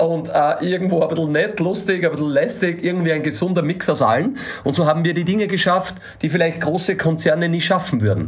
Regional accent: Austria; da muss man auch lästig sein, so würde ich sagen, als Österreicher.

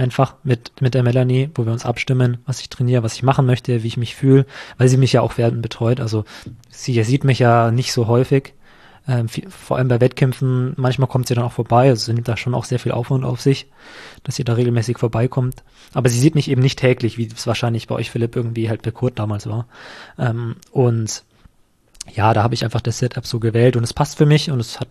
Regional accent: Erlangen, Bavaria, Germany; Ich bin hier auch schon seit Ewigkeiten, ich komme hier auch aus der Gegend

